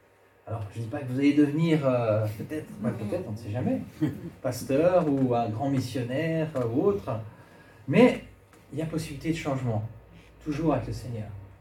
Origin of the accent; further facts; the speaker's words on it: Romandy, Switzerland; moi, je viens de Suisse romande, hein, vers Genève.